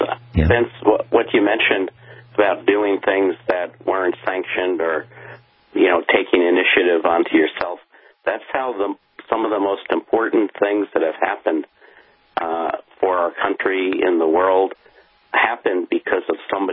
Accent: New York, United States; in my hometown on Long Island, we had a special church service because we knew by then that several people in our town had lost their lives.

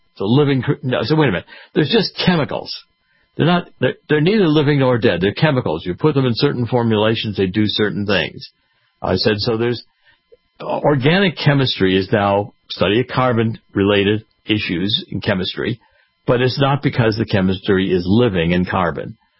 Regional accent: Cleveland, Ohio, United States; you know, I was raised in Cleveland. Well, Cleveland had a great natural history museum

